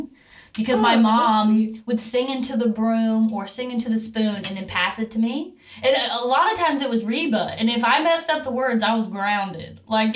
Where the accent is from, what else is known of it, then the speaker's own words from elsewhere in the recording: California, Missouri, United States; So California, Missouri is actually the name of my hometown. It confuses a lot of people because they'll say, where are you from? And I say, California, Missouri. And they'll say, what part of California? And I'm like, no, California, Missouri. It's like 4,000 people, one stoplight, no Walmart